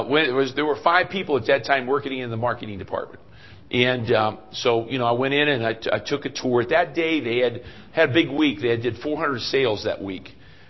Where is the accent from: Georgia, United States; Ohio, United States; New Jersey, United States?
Ohio, United States; kind of like taking me back to my hometown in Ohio, where there was, you know, I grew up in a little village